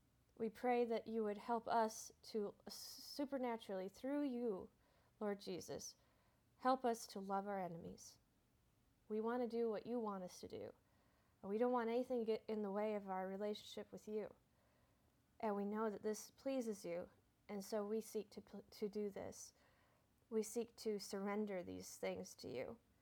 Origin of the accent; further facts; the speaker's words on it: Cherokee, Iowa, United States; always a big thanks to KCHG, my hometown in Cherokee, for helping with this radio broadcast.